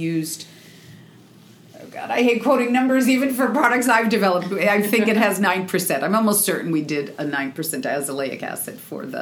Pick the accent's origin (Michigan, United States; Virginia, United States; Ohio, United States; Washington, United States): Washington, United States; Seattle; But I'm from Seattle, so I'm used to it.